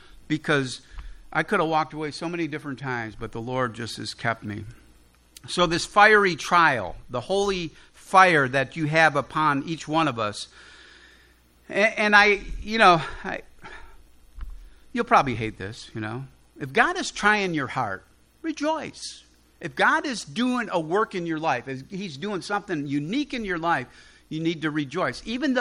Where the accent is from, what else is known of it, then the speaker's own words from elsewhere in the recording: Chicago, Illinois, United States; accent: Chicago; they hear my Chicago accent.